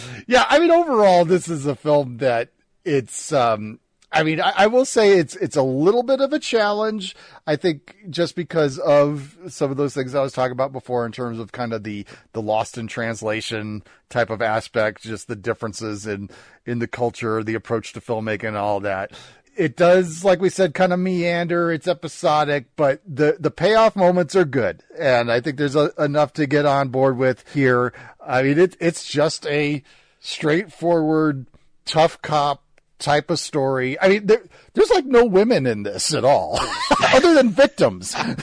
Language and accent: English; Chicago, Illinois, United States; I mean, I grew up in the Chicago area, bowling. We are given a bowling ball at an early age. I was in youth bowling leagues growing up.